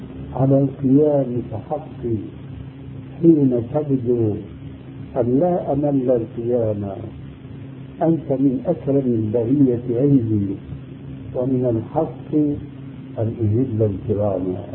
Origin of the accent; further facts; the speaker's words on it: Syria; عندنا في سوريا الجنبرة يعني ناظر معروف هذا أو راسور أو ما أدري إيش اسمه عندكم جنبرة.